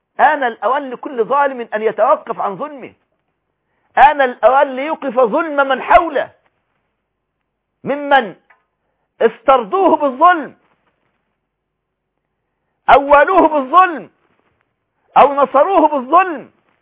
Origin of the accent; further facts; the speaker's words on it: Egypt; قد يكون مصيرك كابن علي بالطرد والهرب أو بالسجن كما هو الحال عندنا في مصر